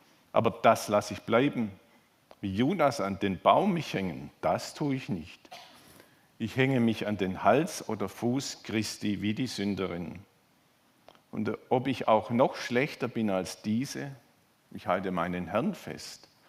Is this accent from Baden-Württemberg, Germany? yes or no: yes; Baden-Württemberg, Germany; ich komme aus Württemberg